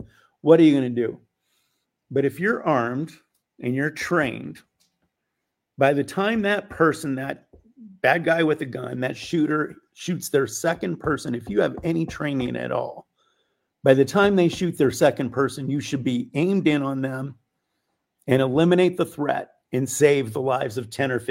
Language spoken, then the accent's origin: English; United States; And as an American and as a military man who swore an oath to defend the Constitution of the United States